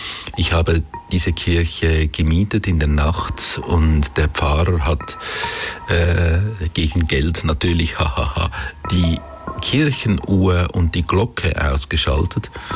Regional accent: Wettingen, Aargau, Switzerland; in meinem Heimatdorf, in Wettingen bei Baden

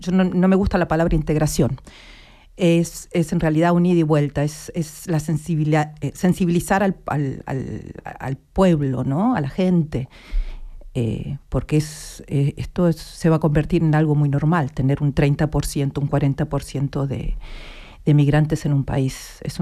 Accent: Argentina; moved away as an adult; also born or lived in Chile / Germany; Yo nací en Chile y me fui de bebé a Argentina, me socialicé en Argentina y de ahí me vine con 20 años a Europa, a Alemania, y luego estuve por un par de lugares en el mundo

